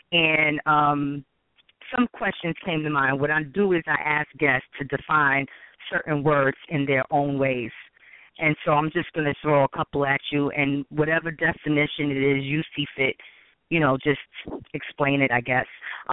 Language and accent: English; New York City, New York, United States; I love that whole urban artistic setting being from New York City.